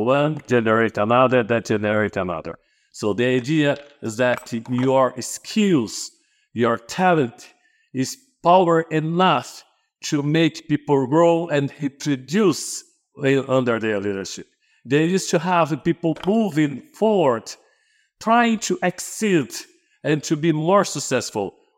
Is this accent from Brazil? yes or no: yes; Brazil; born there; English is a second language; I'm a Brazilian. I was born in Brazil. You may note by my accent.